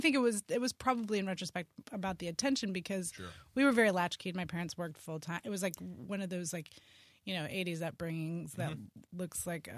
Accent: San Francisco, California, United States; I was raised in San Francisco in the city, and it's pretty rare

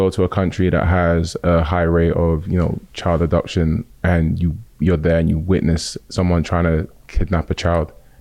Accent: United Kingdom; I'm English, like what am I gonna say? Like, you know, it just didn't, and I'm Nigerian as well.

